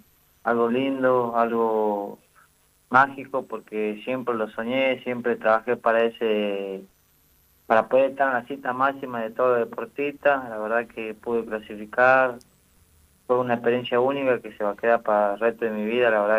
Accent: Orán, Salta, Argentina; also born or lived in Mendoza; yo ahora estoy acá en Orán, donde nací, donde me crié, pero bastantemente estaba en Mendoza, bueno, ahí estaba en el gimnasio Pueblo Chacón entrenando y bueno, vivía cerca por ahí

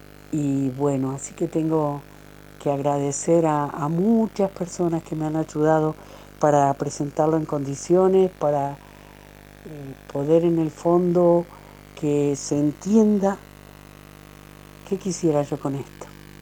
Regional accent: Uruguay; now in Mendoza, Argentina; Yo soy uruguaya, soy una uruguaya que ha vivido en Mendoza ya más de la mitad de la vida.

